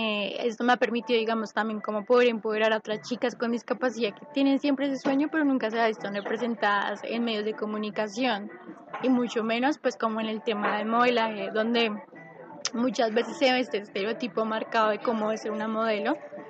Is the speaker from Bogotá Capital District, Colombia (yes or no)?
yes; Bogotá, Bogotá Capital District, Colombia; now in Palmira, Colombia; Soy de Bogotá, actualmente vivo en Palmira, Valle del Cauca.